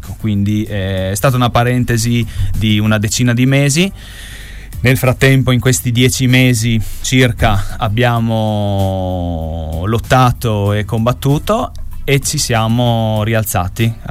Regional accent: Ovaro, Friuli-Venezia Giulia, Italy; noi siamo nati e cresciuti ad Ovaro

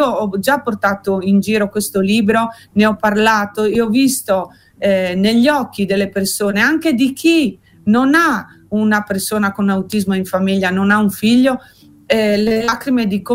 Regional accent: Friuli-Venezia Giulia, Italy; io sono friulana, ho le radici friulane, la mia nonna e il mio nonno erano dei contadini, quindi ho respirato quest'aria friulana dentro la casa e scorre nelle mie vene

